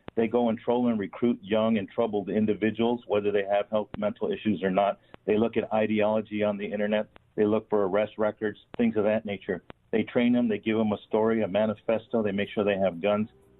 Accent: El Paso, Texas, United States; I'm originally from El Paso, Texas, and I just want to send my love and my strength to my El Paso family

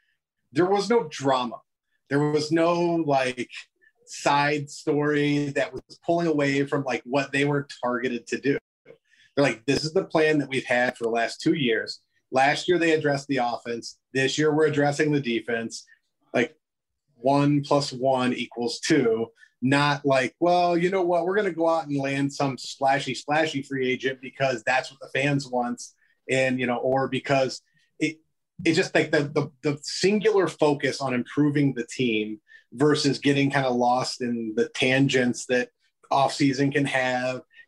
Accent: Louisville, Kentucky, United States; I'm from Louisville, Kentucky. I didn't have a professional team.

